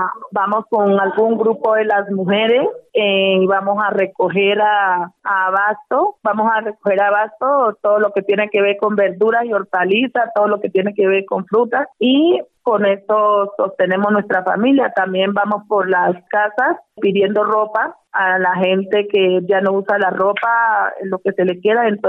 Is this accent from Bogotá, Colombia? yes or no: no; Barbacoas, Nariño, Colombia; moved away; vengo desplazada de Barbacoas, Nariño, de la vereda del Placé.